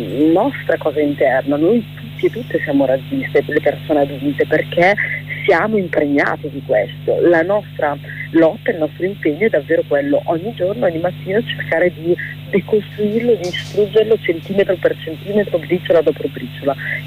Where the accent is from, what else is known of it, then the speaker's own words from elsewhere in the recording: Lombardy, Italy; also born or lived in Rwanda; Io sono nata in Ruanda e sono stata adottata da una famiglia bresciana. Io sono cresciuta in un contesto come quello della Bassa Bresciana